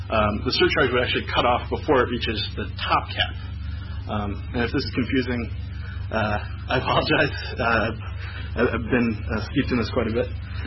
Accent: Maine, United States; I grew up on the Stillwater River. My folks still live there. It's a great place to live

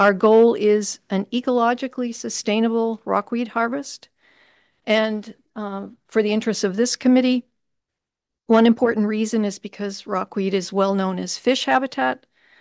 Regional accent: Pembroke, Maine, United States; I hail from Pembroke in Washington County.

